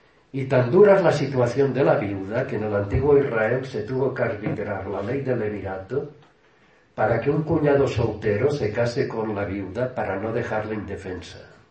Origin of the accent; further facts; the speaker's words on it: Manises, Valencian Community, Spain; Era pintora de cerámica, yo soy de Manises.